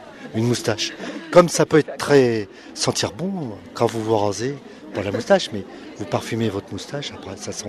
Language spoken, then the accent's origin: French; Normandy, France; Parce que nous on est de Normandie.